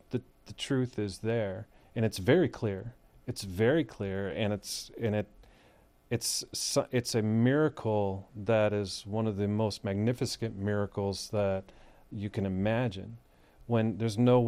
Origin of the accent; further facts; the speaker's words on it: Michigan, United States; moved away as an adult; now in Boston, United States; I was raised in Michigan. I've been in Boston. I moved out there for work about 17 years ago.